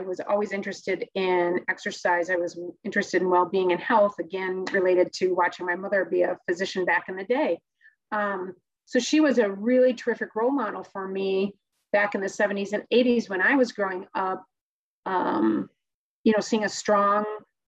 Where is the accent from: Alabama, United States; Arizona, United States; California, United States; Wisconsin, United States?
Wisconsin, United States; Madison; And really, I was born and raised in Madison.